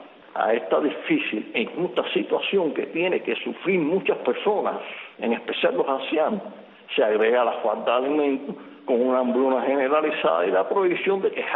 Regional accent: Cuba; nuestra situación como cubanos, cómo estamos viviendo

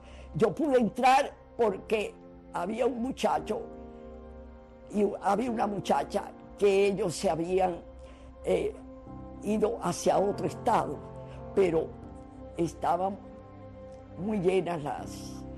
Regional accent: Cuba; moved away; Después que salimos de Cuba, aquí estábamos en el paraíso.

